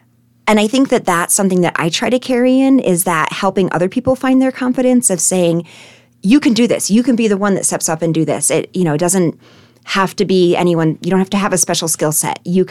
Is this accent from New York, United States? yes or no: yes; Saratoga Springs, New York, United States; Yeah, Saratoga Springs was, you know, the town that I was most connected to. And that is interesting because it's also a very tourist-based historical city. It was small at the time.